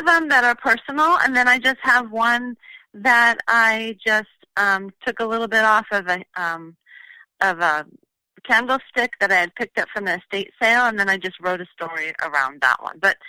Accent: California, United States; I'm from California, and it's great to be on here.

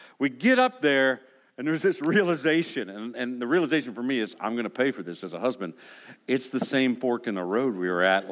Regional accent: Ohio, United States; And I mean, I am from Southern Ohio, so that could have happened, I guess.

